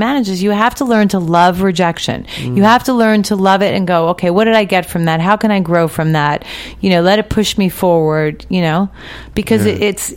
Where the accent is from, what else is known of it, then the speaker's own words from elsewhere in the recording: New Jersey, United States; now in Los Angeles, United States; And I came here from New Jersey knowing no one.